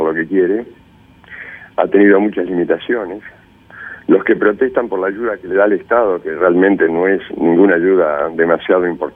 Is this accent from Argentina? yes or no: no; Uruguay; la actitud que tenemos como uruguayos